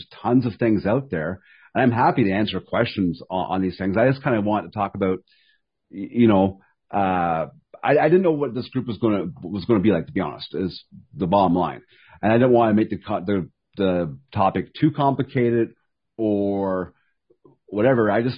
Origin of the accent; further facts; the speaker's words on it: Canada; I think that's important as a Canadian.